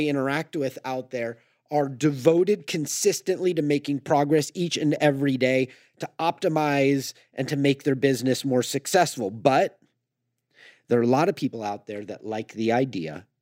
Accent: California, United States; I'm from California. That's how we nurture.

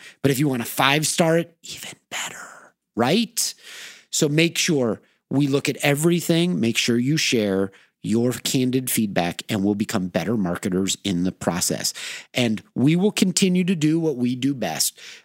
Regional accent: Los Angeles, California, United States; you know, I grew up in Los Angeles. In LA, everything glitters, but has very little substance.

